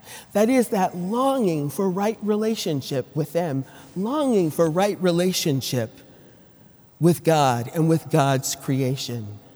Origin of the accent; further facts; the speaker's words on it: Fort Worth, Texas, United States; They opened their school in Fort Worth, Texas, which happened to be my hometown.